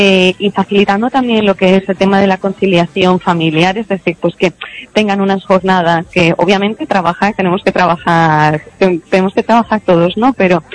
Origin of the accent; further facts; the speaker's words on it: Canary Islands, Spain; moved away as an adult; como empecé con a los 23 años, me vine de Canarias, de trabajo que tenía para aquí